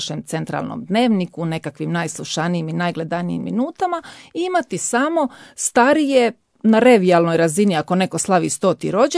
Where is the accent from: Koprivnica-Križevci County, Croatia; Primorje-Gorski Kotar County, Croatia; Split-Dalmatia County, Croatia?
Split-Dalmatia County, Croatia; Imotski; Ja sam konkretno rodom od Imotskog i evo, ispričat ću vam konkretan primjer.